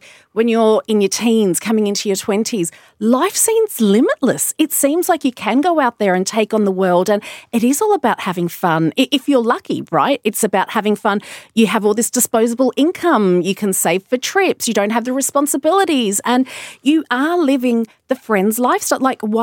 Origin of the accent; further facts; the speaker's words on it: Australia; I have a different lived experience because I grew up in Australia.